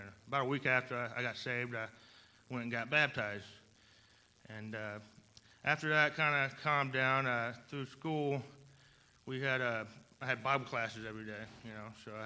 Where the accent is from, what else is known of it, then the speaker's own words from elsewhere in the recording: Georgia, United States; I'm pretty sure y'all all heard that I'm from Georgia, obviously. I have a little bit of an accent, yes. And I don't say you, I say y'all.